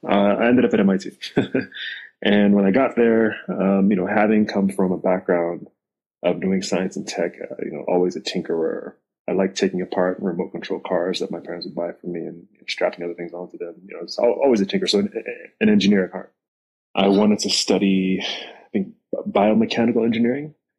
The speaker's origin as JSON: {"language": "English", "town": "Washington", "region": "District of Columbia", "country": "United States", "tie": "born or raised there", "said": "So that's where I was born, along with my siblings. Born and raised in Washington, D.C."}